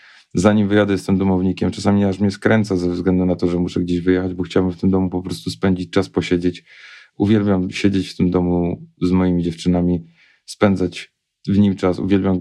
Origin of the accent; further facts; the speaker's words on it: Katowice, Silesian Voivodeship, Poland; Ja jestem stąd, jestem częścią tego miejsca, to miejsce jest częścią mnie